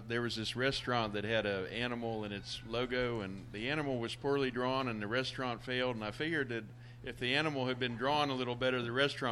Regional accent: Florida, United States; I'm from Indian River County, and so you would say in cattle ranching terms, South Florida.

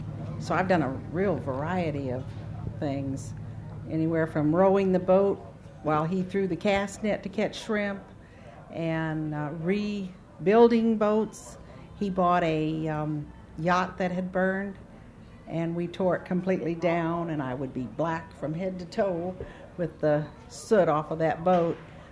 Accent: Minneapolis, Minnesota, United States; now in Florida, United States; I'm from Minnesota, from Minneapolis. And my family was in sales. And I moved to Florida, and I went fishing.

